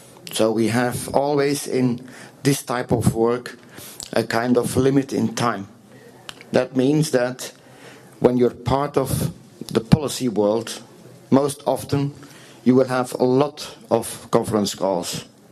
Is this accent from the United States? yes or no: no; Belgium; I'm from Europe, from Belgium, a country that's a specialist in having for more than a year and a half no government, while we have five governments.